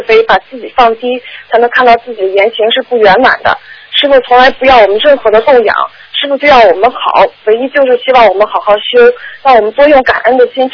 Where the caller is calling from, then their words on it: Germany; 啊，是德国打过来的。